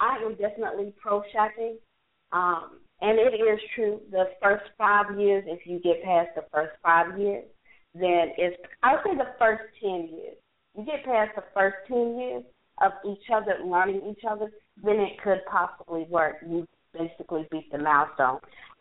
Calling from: Atlanta, Georgia, United States; I'm calling from Atlanta.

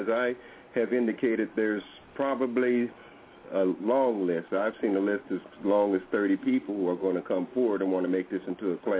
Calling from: Oklahoma, United States; Brown Sugar and the rest of the panel there … from Oklahoma.

